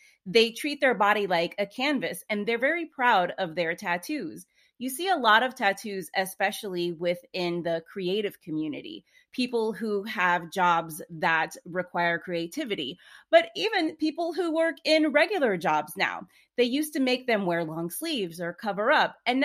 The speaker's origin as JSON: {"language": "English", "country": "United States", "said": "I'm from the United States."}